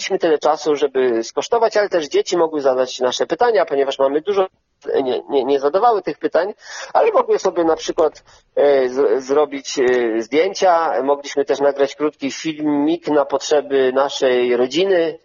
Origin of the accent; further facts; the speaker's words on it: Pomeranian Voivodeship, Poland; ja i żona pochodzimy z Kaszub, mówimy po kaszubsku, jesteśmy Kaszubami